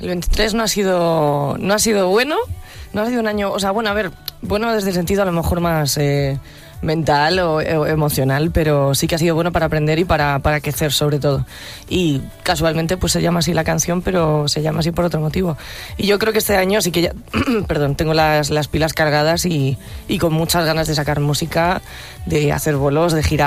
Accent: Orbaneja del Castillo, Castile and León, Spain; Eso es, en mi pueblo, sí. El mejor pueblo de España, lo más bonito del mundo.

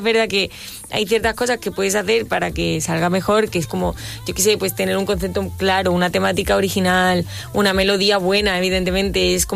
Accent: Cádiz, Andalusia, Spain; Y yo soy de Cádiz

